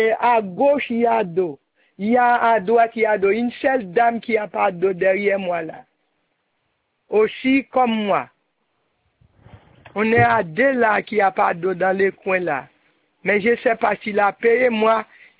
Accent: Haiti; je suis haïtienne, mais je travaille beaucoup ici.

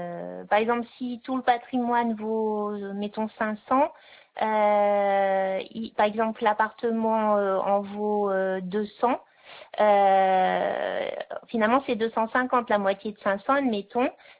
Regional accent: Auvergne-Rhône-Alpes, France; now in Bordeaux, France; c'est vrai que moi je viens d'Auvergne donc par enfin tout au long de mon parcours de vie c'était le notaire de d'Auvergne après étant à Bordeaux je n'en ai pas mais

